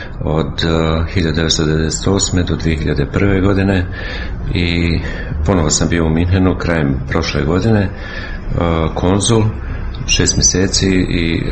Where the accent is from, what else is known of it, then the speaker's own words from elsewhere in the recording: Sarajevo, Federation of Bosnia and Herzegovina, Bosnia & Herzegovina; Pa rođen sam u Sarajevu, sve škole sam završio u Sarajevu od osnovne do fakulteta